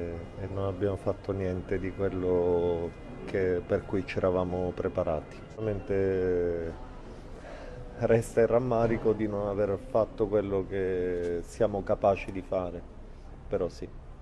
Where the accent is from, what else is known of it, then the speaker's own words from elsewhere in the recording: Palermo, Sicily, Italy; Da palermitano mi auguro che vinca tanti campionati di fila